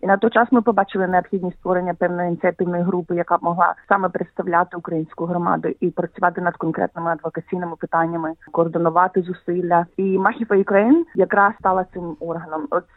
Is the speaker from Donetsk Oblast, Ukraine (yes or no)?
yes; Sloviansk, Donetsk Oblast, Ukraine; moved away; Я проживаю в Зеландії вже майже 20 років. Я народилася та виросла на Донбасі, в місті Слов'янську, Донецької області.